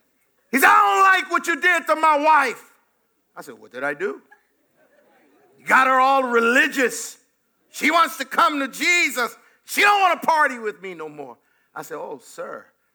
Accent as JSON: {"language": "English", "country": "Jamaica", "said": "I'm not. I'm Jamaican."}